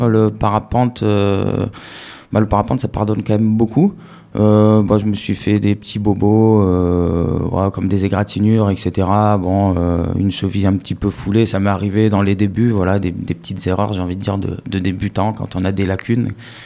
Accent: Digne, Provence-Alpes-Côte d'Azur, France; also born or lived in Normandy; Alors, je suis né en Normandie, en fait, mais je suis arrivé à Digne quand j'avais même pas

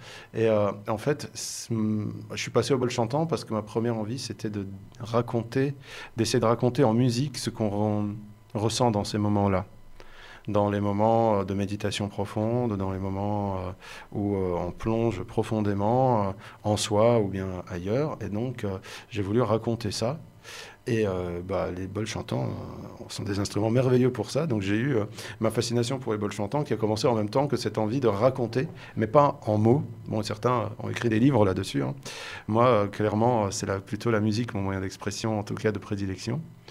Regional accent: Belgium; born or raised there

